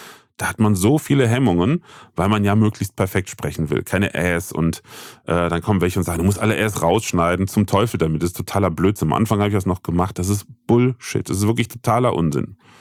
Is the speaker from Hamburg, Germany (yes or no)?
no; Bitburg, Rhineland-Palatinate, Germany; Ich bin ja kein Kölscher, ich bin ja naiv. Ich komme ja aus Bitburg, gebürtig.